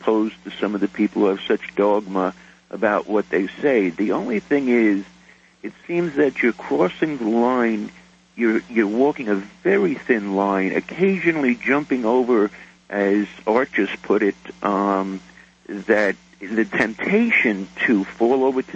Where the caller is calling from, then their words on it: Canada; Hello. I'm calling from Canada